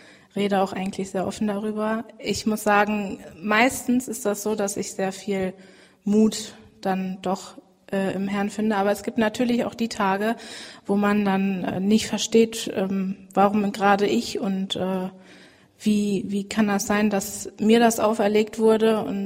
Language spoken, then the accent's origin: German; Hüllhorst, North Rhine-Westphalia, Germany; Ich komme aus Hüllhorst. Ja, das ist genau, Herford-Espelkamp ist da in der Nähe.